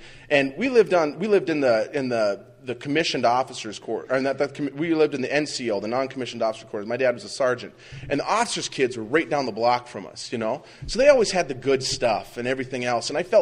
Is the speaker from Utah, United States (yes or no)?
no; Minot, North Dakota, United States; So I was born in Minot, I was raised in Minot, and everybody else had been to like France and Spain